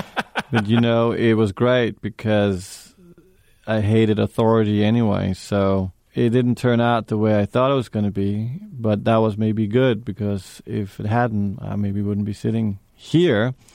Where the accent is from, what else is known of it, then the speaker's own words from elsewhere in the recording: New York, United States; Well, I mean, I grew up in New York with my mother and my stepfather, who are photographers.